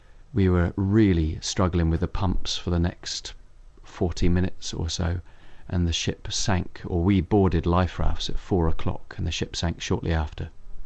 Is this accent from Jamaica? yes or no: no; Scotland, United Kingdom; And maybe I'm lucky coming from Scotland.